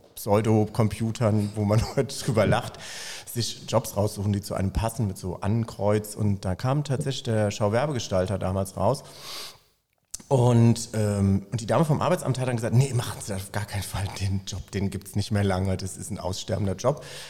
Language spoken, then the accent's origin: German; Koblenz, Rhineland-Palatinate, Germany; born there; gebürtiger Koblenzer mit Leib und Seele